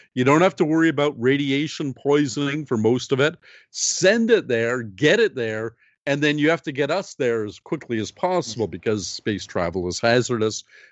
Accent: Canada; I'm a Canadian and we're speaking today on Canada Day.

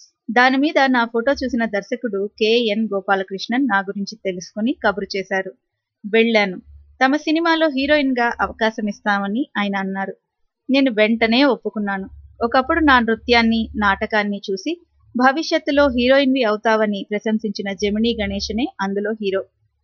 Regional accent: Tamil Nadu, India; మా నాన్నకు ఏ ఊర్లో ఉద్యోగం అయితే ఆ ఊరు వెళ్లేవాళ్ళం. అందువల్ల తమిళనాడులో చాలా ఊళ్ళు మారాం.

